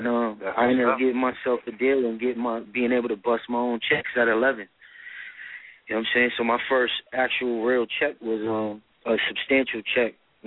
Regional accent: Boston, Massachusetts, United States; also born or lived in Sacramento, California; Yeah, I was born in Sacramento, California. Parents took me back to Boston about 8 months old, so I was raised in Boston. Yeah, Roxbury to be exact.

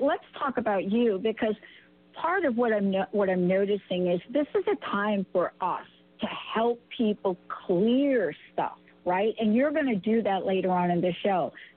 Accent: New York, United States; I'm a kid from New York. We are so used to being independent

